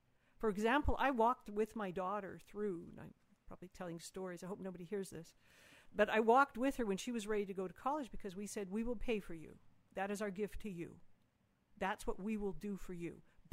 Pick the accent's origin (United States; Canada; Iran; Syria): Canada; moved away; I'm Canadian.